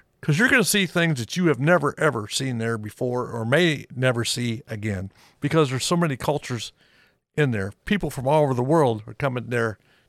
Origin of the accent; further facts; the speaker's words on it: Gibson City, Illinois, United States; and then, of course, my hometown in Gibson City, because I advertise in the local papers.